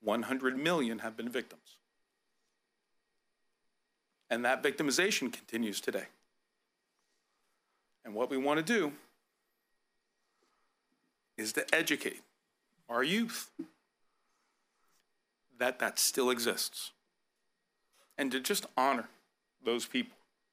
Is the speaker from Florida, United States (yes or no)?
yes; Florida, United States; because we come from Miami-Dade County, where we have the largest population in the state of Florida